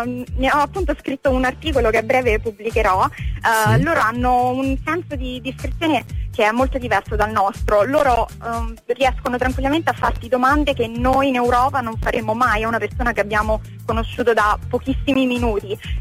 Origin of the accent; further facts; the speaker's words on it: Lazio, Italy; la Tussa, che è la terra in cui sono cresciuta, e nel Lazio